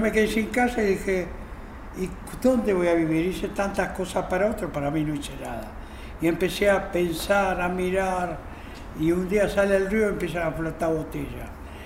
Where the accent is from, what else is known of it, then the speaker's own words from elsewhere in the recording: Mataderos, Buenos Aires, Argentina; born there; No, yo nací en Mataderos. Ajá. Y vivo en la Ribera hace 60 años.